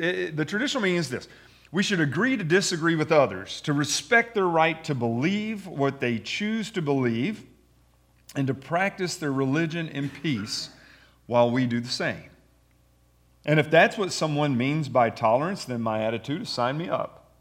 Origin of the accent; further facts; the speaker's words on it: Kentucky, United States; I mean, I'm from Kentucky and I get that, all right?